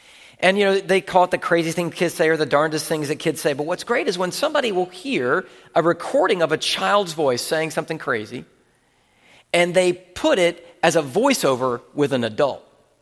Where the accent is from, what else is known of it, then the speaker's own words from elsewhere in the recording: the South, United States; Again, I grew up in the South, where it's very clear you knew what the external behavioral markers were and weren't.